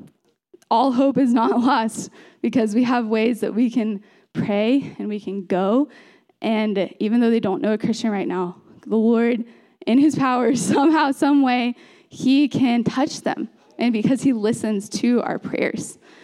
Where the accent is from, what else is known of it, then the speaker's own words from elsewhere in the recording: Austin, Texas, United States; I grew up in Austin, Texas, and then I went to college in fall of 2015